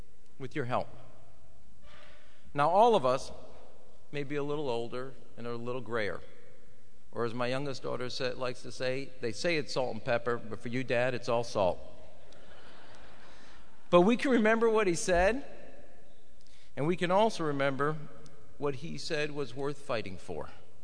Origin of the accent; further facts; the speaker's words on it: Illinois, United States; a young senator from my home state of Illinois